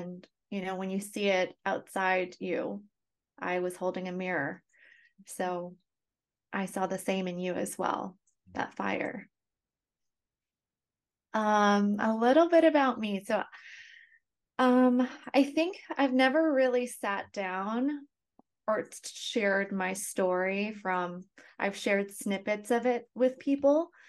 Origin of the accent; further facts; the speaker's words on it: Canada; also born or lived in Russia; So up until I was five, I lived in Russia. I was born in Russia. And then my dad immigrated my mom and I and my brother to Canada, where his family lived in. So he's one of eight kids. And so growing up, I grew up in Canada.